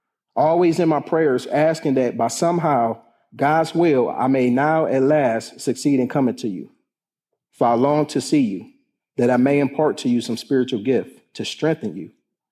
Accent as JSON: {"language": "English", "town": "Lakeland", "region": "Florida", "country": "United States", "said": "I'm from Lakeland."}